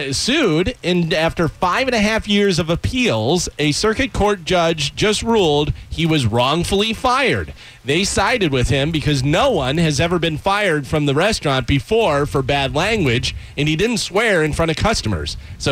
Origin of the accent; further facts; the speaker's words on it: Liverpool, North West England, United Kingdom; I'm from Liverpool, England. Is that a good accent?